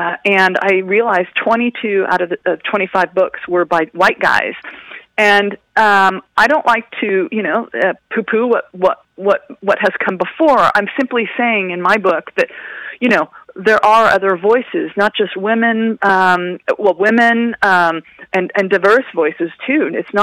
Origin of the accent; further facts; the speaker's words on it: Escalon, California, United States; As I mentioned, I grew up in California. I grew up in the Central Valley in a small farming town called Escalon.